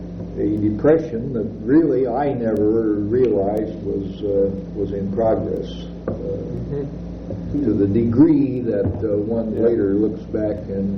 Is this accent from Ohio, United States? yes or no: yes; Findlay, Ohio, United States; moved away as an adult; Well, I was born and raised in Findlay, Ohio. We lived within just a block of a small liberal arts college in Findlay, Findlay College. I left Findlay in 1930 after having graduated from Findlay High School